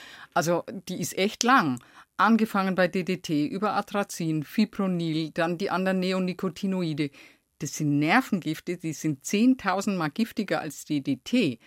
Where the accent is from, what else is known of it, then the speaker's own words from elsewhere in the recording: Bavaria, Germany; in den 70er Jahren, ich komme ja aus Unterfranken und wir hatten einen großen Streuobstbestand.